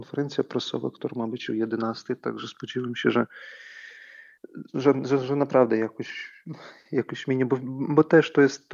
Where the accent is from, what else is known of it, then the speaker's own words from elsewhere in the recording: Ukraine; jako też człowiek, jako Ukrainiec spotkałem w tym czasie